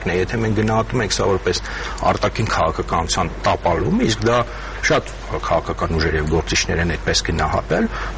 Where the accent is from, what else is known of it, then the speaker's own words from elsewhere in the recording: Yerevan, Armenia; ինձ որպես երևանցի